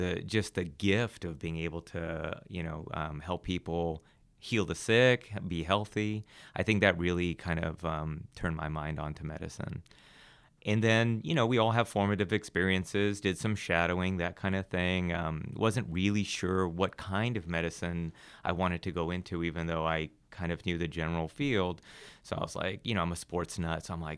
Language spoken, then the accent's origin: English; California, United States; I'm from Orange County, born and raised.